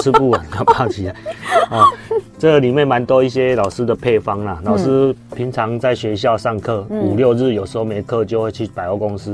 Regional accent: Taiwan; 我们台湾四面环岛、嗯，海鲜，因为我故乡是渔港那边，喜欢吃海鲜，喜欢抓鱼

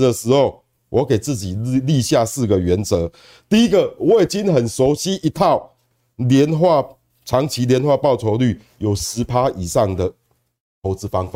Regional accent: Taiwan; 我们台湾人很喜欢买储蓄险嘛

